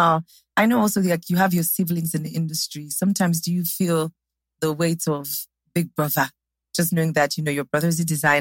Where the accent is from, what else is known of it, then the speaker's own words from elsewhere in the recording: Ondo, Nigeria; I'm from Ondo State, too.